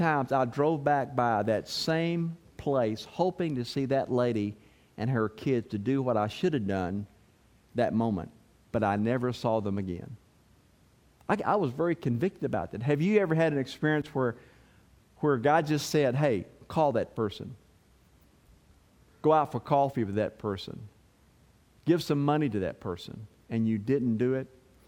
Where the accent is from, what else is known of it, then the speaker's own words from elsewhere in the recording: Stanford, Kentucky, United States; So I grew up in Stanford, Kentucky. Anybody know where Stanford is?